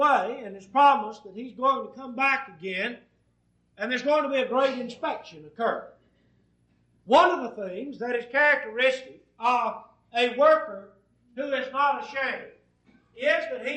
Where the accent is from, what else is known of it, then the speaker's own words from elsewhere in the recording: Texas, United States; At least as I grew up in East Texas, it was one of the passages that my mother required that I commit to memory.